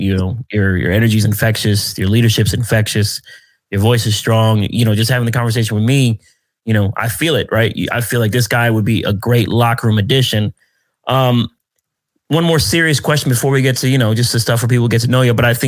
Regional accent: Pennsylvania, United States; I grew up in Pennsylvania. I'm all about Penn State.

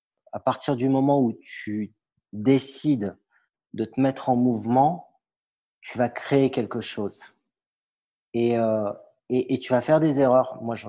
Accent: Île-de-France, France; moved away as an adult; mes parents sont arrivés en tant que réfugiés politiques en région parisienne. J'y ai grandi et puis à l'âge de 20 ans, j'ai pris mon sac à dos et je suis parti à l'aventure, à l'étranger.

